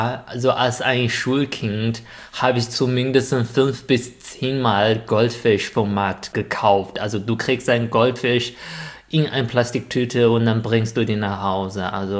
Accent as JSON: {"language": "German", "country": "China", "second_language": "German", "said": "Aber als Chinese, ich glaube das einfach nicht. Also deshalb so in China, man will das sehen."}